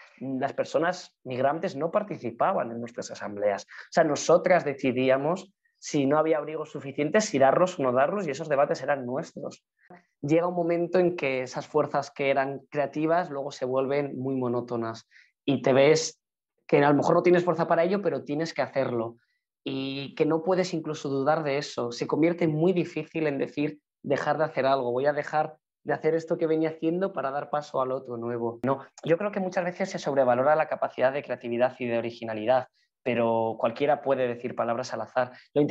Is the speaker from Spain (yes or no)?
yes; Madrid, Community of Madrid, Spain; Yo, bueno, soy de Madrid, además de familia de gatos, que aquí nos llamamos gatos cuando llevamos varias generaciones en Madrid, así que madrileño, madrileño.